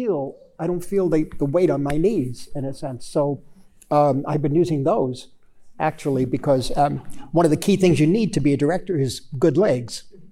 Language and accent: English; New York, United States; I depended on him greatly because, you know, I'm a New Yorker.